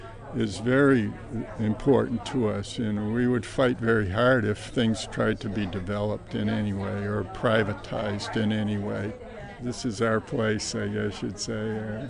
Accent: Southwick, Massachusetts, United States; I'm from Southwick, Massachusetts.

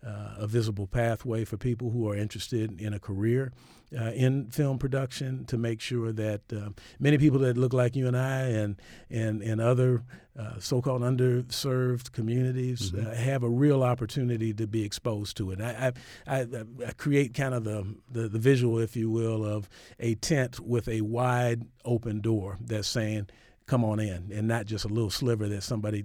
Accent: Detroit, Michigan, United States; I grew up in Detroit, Michigan, right.

